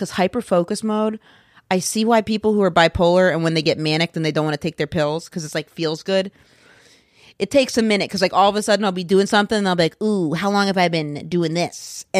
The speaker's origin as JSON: {"language": "English", "region": "Maine", "country": "United States", "said": "I always leave it open because I'm from Maine."}